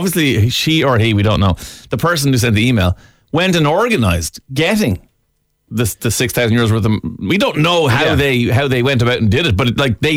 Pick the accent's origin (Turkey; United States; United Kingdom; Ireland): Ireland; If they were announced, it would make them disliked in the town. We're Irish, after all.